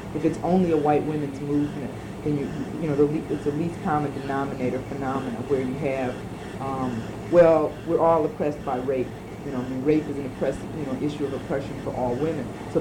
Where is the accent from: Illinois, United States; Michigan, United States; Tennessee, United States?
Michigan, United States; Detroit; I grew up in a black community in Detroit.